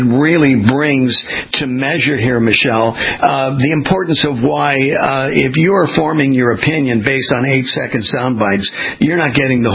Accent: California, United States; I was born and raised in California.

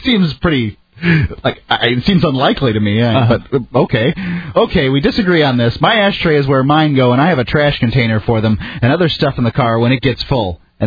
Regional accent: Florida, United States; I'm sorry, I'm from Florida.

